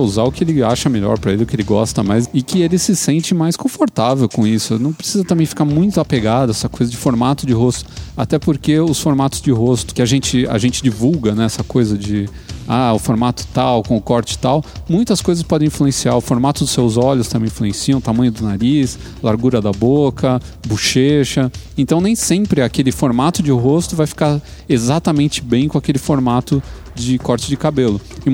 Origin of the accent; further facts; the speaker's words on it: Ponta Grossa, Paraná, Brazil; jovem, tenho 16 anos, sou do Paraná.